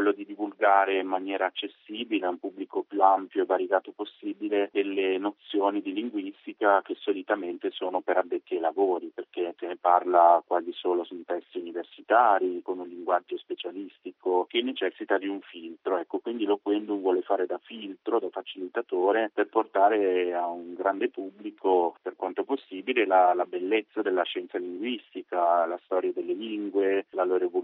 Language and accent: Italian; Milan, Lombardy, Italy; also born or lived in Calabria; io sono originario della Calabria in realtà, però vivo sin da bambino a Milano, come si sente anche dal mio accento probabilmente.